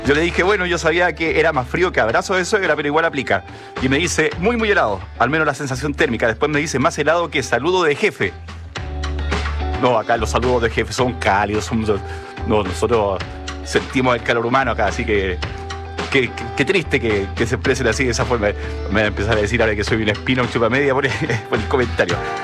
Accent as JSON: {"language": "Spanish", "region": "southern Chile", "country": "Chile", "said": "lo que somos como chilenos, sobre todo acá en el sur de Chile"}